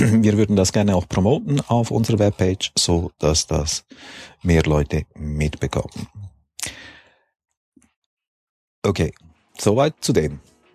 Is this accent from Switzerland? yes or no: yes; Switzerland; Also das verstehe ich jetzt als Schweizer nicht, aber okay.